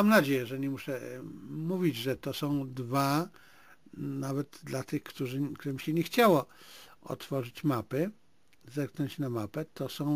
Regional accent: Zabrze, Silesian Voivodeship, Poland; moje rodzinne miasto Zabrze i ta wioska, której wywodzi się moja rodzina w Tarnowskim, leżały tuż przy tej trasie.

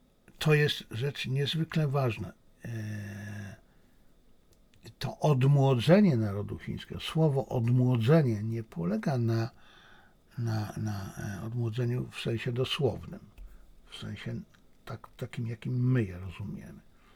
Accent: China; a to jestem Chińczykiem, więc to, że to jest dla mnie oczywiste

